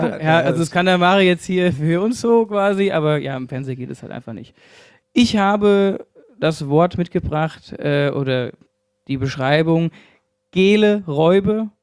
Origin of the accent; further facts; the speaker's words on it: Hesse, Germany; accent: Hessian; Nein, aber prinzipiell, ja, ich glaube schon, ich rede viel hessisch, also...